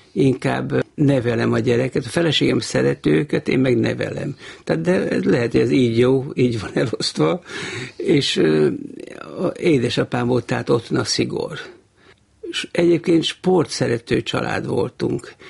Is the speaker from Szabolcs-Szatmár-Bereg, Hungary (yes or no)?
yes; Nyíregyháza, Szabolcs-Szatmár-Bereg, Hungary; also born or lived in Kondoros; én Kondroson születtem még, két nővéremmel együtt, öcsém, aki 10 éve fiatalabb, az már Nyíregyházán született, 2 éves koromban, tehát 40-ben áthelyeztek édesapámat Nyíregyháza